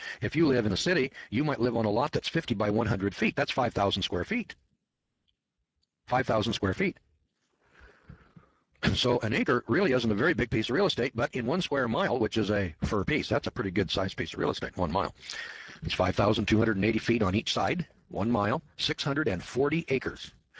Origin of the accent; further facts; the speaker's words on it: Eureka, California, United States; So I'm from Eureka, California, and they have blocks there.